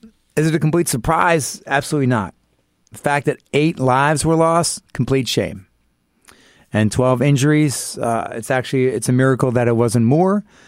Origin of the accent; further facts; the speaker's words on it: New York City, New York, United States; being a New Yorker, unfortunately, I've gotten myself into a few situations